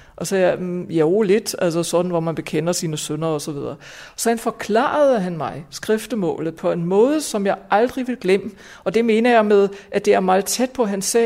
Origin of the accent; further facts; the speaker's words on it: Germany; moved away; I min hjemby, hvor jeg boede i Tyskland på det tidspunkt, der var to klostre, et mandekloster og et kvindekloster.